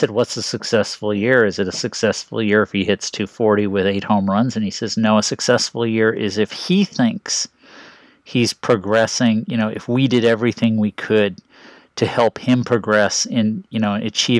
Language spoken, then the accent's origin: English; Japan; or I'm from Japan, so they don't care who I am.